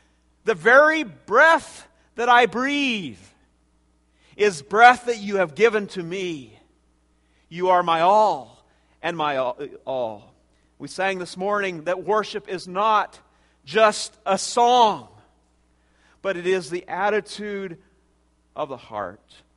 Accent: Tecumseh, Nebraska, United States; I know a young man back in my hometown of Tecumseh, Nebraska.

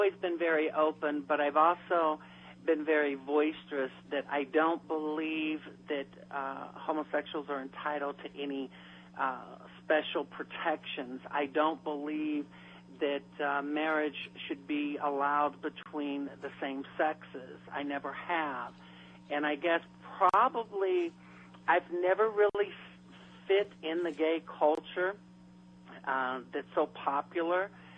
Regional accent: the South, United States; You know, I grew up in the South.

